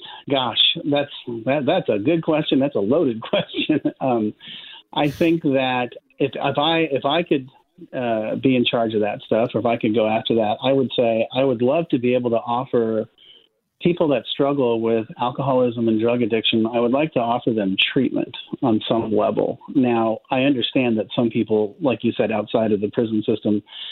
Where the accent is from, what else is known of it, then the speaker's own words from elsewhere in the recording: Palo Alto, California, United States; And I grew up in Palo Alto, California. And, you know, and I had a nice home and a nice family